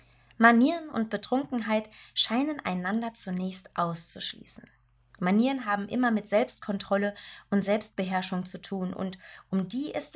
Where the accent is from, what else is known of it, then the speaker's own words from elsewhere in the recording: Ethiopia; In meiner Heimat Äthiopien gehört der Vollrausch zu einem Gelage, das diesen Namen verdient.